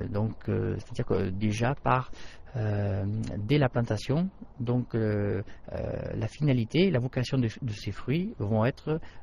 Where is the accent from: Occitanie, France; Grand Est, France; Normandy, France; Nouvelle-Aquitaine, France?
Occitanie, France; Nîmes; donc moi je suis né à Nîmes et donc je suis un produit authentique nîmois, quoi.